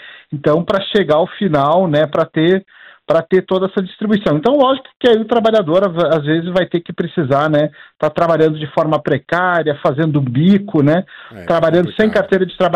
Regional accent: Rio Grande do Sul, Brazil; Eu sou gaúcho

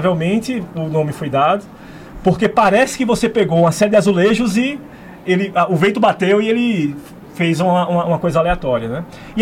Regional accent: Recife, Pernambuco, Brazil; uma franco-brasileira nascida em Recife, que é a minha terra.

